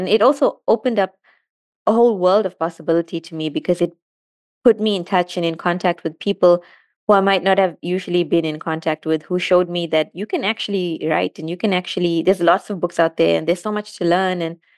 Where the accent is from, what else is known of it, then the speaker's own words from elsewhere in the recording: Durban, KwaZulu-Natal, South Africa; I'm from Durban. It's on the east coast of South Africa